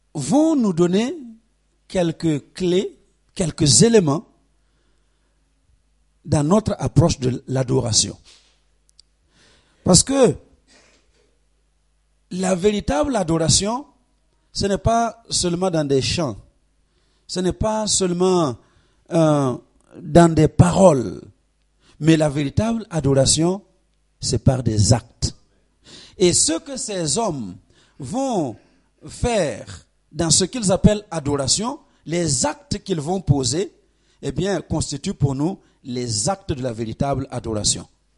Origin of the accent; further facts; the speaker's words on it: Burkina Faso; now in France; je ne sais pas si en France, on vous enseigne la géographie comme chez nous au Burkina